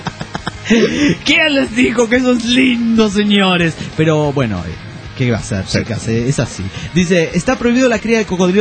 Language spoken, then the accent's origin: Spanish; Oaxaca, Mexico; soy de Oaxaca, México